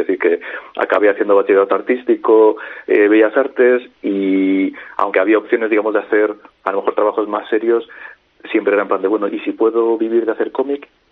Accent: Spain; sí que es cierto que he nacido y he crecido en España

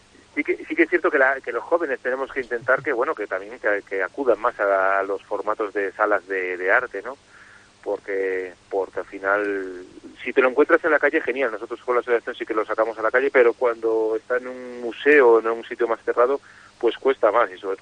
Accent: Torrelavega, Cantabria, Spain; yo soy muy de Torrelavega, la industria, todo eso me ha marcado toda la vida

